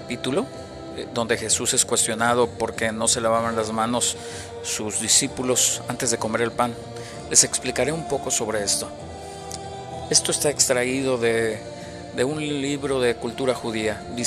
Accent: Nuevo León, Mexico; somos el estado de la República Mexicana con más alto grado de contaminación ambiental del país.

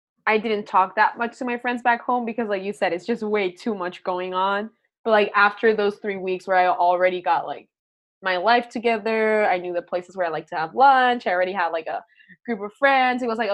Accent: Chile; It's like, when I have to like say that I'm from Chile and they don't know what that is.

